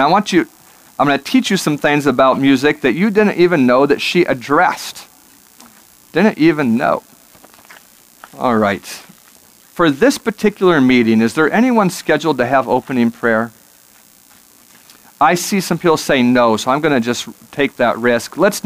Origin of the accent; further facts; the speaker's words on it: Alaska, United States; Yeah, I guess I grew up in Alaska, not that close.